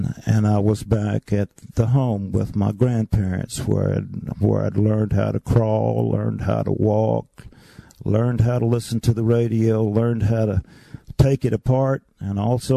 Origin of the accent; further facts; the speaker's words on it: Meadow Branch, North Carolina, United States; I said, "Meadow Branch, North Carolina."